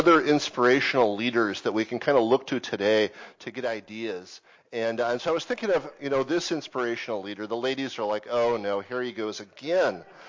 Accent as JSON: {"language": "English", "region": "New England", "country": "United States", "said": "Now, I'm from New England. I can do this. I'm from New England."}